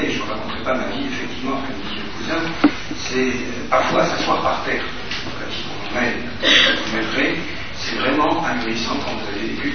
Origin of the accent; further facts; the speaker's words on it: France; Tous, et pas seulement chez nous en France, nous devons développer